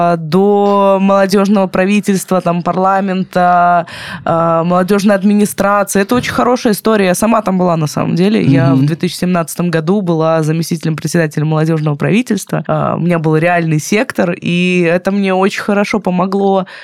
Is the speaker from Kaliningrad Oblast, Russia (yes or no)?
yes; Kaliningrad, Kaliningrad Oblast, Russia; born there; То есть я родилась в Калининграде, и у меня мама родилась в Калининграде. Я могу этим гордиться.